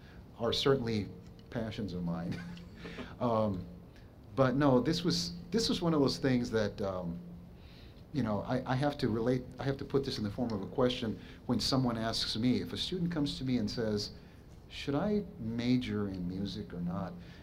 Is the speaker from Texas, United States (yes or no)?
yes; Texas, United States; moved away as an adult; also born or lived in Rochester; I was there in Rochester for 5 years, and aside from the weather, which was a drastic change from growing up in South Texas, I really enjoyed it.